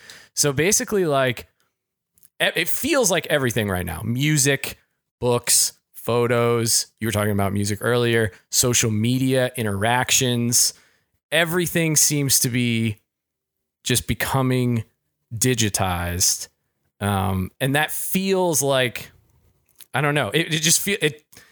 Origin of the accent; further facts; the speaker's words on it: Midwest, United States; I'm from the Midwest.